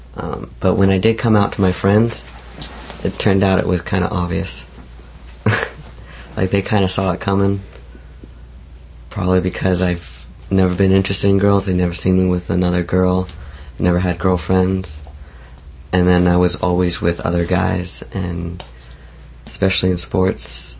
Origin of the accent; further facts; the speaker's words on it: New Zealand; also born or lived in San Diego, United States; I was born in San Diego, but I did grow up in New Zealand. My earliest memories were actually that of New Zealand.